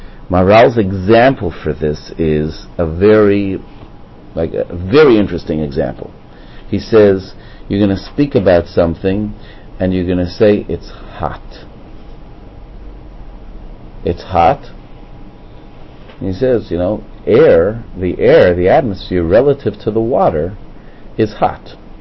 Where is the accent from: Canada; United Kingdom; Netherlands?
Canada; I come from Canada. Okay, I come from Canada.